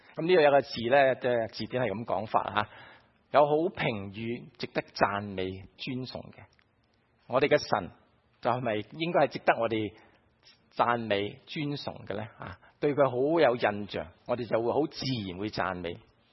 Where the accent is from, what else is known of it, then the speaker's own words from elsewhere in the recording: Guangdong, China; 我哋广东人咧就有啲字